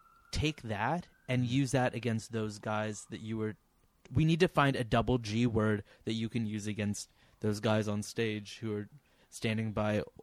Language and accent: English; Los Angeles, California, United States; I'm from West LA.